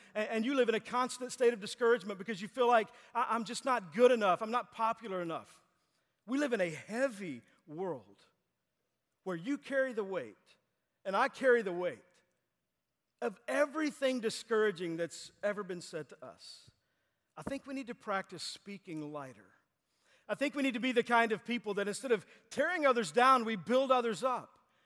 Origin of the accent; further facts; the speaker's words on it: Texas, United States; I grew up in Texas. That's what we did